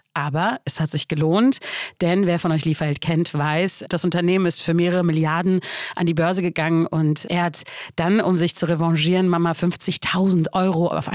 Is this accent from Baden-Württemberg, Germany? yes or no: no; Berlin, Germany; born there; Wir sind alle in Berlin geboren. Meine Eltern sind aber damals in den 70ern aus der Türkei eingewandert.